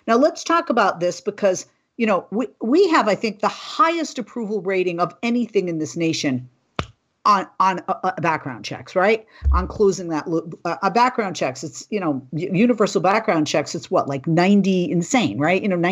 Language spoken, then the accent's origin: English; Boston, Massachusetts, United States; I'm from Boston. We're neighbors.